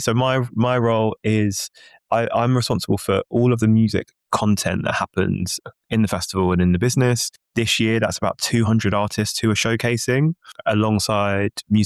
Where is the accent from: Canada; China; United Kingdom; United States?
United Kingdom; London; I'm born and raised in London.